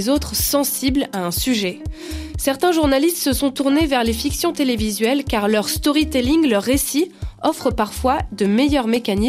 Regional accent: Colombia; dans mon pays d'origine, la Colombie

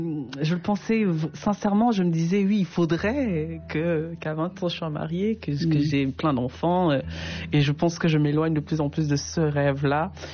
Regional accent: Cameroon; moved away; depuis que je suis partie du Cameroun

